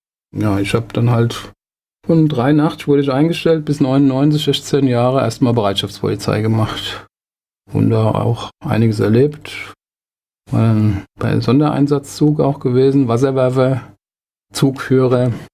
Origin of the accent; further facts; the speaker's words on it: Mainz, Rhineland-Palatinate, Germany; Und als Mainzer haben wir natürlich weit zu fahren gehabt